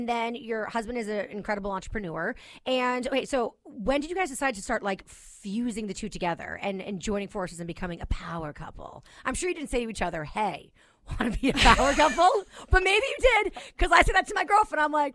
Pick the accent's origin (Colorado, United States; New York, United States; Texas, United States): New York, United States; I'm telling you too, as a New Yorker, I don't know about you guys, but grocery shopping is such a pain in my butt.